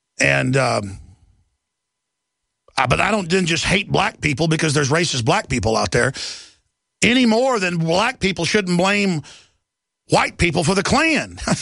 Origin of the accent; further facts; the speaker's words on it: Dallas, Texas, United States; I've dealt with racist black people growing up in Dallas.